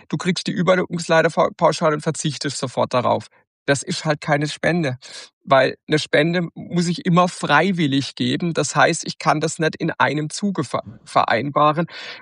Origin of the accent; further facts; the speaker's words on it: Karlsruhe, Baden-Württemberg, Germany; als Karlsruher